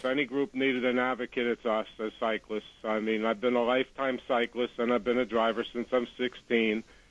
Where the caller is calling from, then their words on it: New Jersey, United States; from Union County, New Jersey.